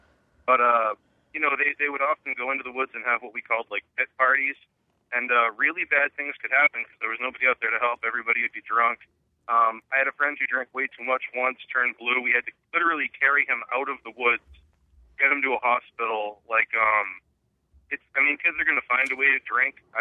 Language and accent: English; Carver, Massachusetts, United States; I grew up down in Carver in the Plymouth area, lots of woods and stuff.